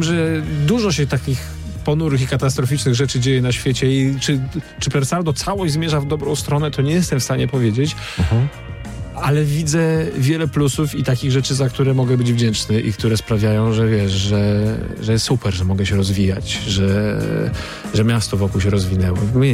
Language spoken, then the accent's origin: Polish; Warsaw, Masovian Voivodeship, Poland; Jestem warszawiakiem, wiesz